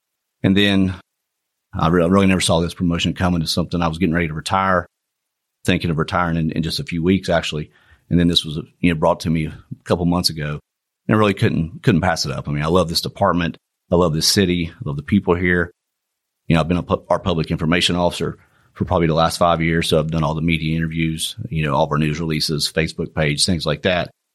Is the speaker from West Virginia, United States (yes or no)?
yes; West Virginia, United States; Well, you know, I was born and raised here in West Virginia.